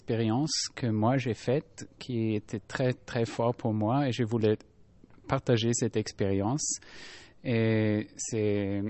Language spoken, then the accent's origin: French; Austria; French is a second language; Moi, je viens d'Autriche.